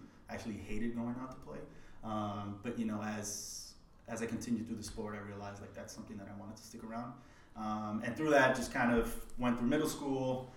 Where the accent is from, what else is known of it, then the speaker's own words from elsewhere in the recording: New York, United States; I grew up in East Harlem. I actually grew up just a few blocks away from their main office.